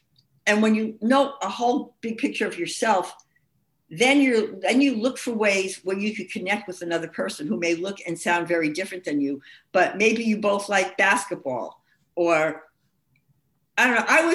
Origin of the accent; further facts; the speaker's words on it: New York City, New York, United States; now in Oregon, United States; I grew up in the Bronx. So for me, I was telling somebody that where I was raised, you always wanted to live on a busy street.